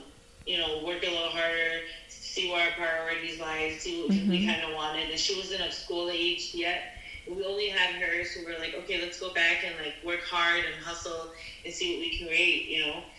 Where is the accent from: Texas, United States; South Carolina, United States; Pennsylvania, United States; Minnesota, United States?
Minnesota, United States; Twin Cities; also born or lived in Fresno, California; Me as a kid, I remember because I grew up in the Twin Cities. So I was born in California, in Fresno, California. We lived there until I was 6 years old.